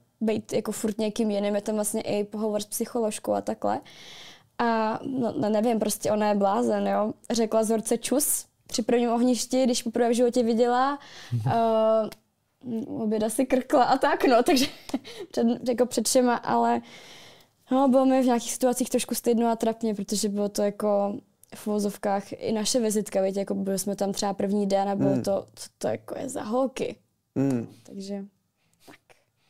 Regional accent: Liberec, Liberec Region, Czechia; Já jsem zjablonsona z Liberce a známe se už strašně dlouho

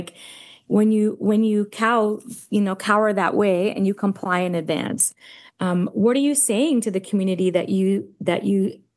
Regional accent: Canada; moved away as an adult; now in United States; so I'm Canadian and I moved to the US 4 years ago. I only got my US citizenship of April of this year.

